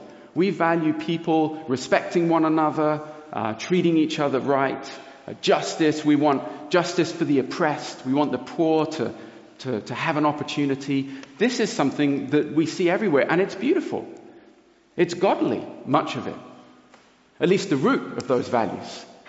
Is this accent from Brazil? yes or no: yes; Brazil; I grew up in Brazil.